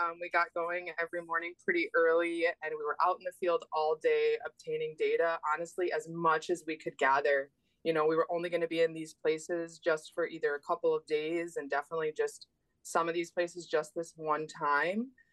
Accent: Saint Paul, Minnesota, United States; So I'm a conservative Jew. I grew up in St. Paul in the Twin Cities. And yes, I'm the fourth generation in the United States.

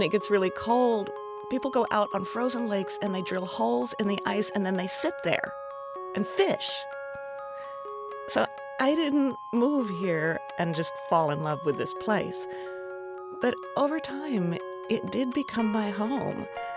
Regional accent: East Coast, United States; I was from East Coast cities, and suddenly here I was in this state with more cows than people.

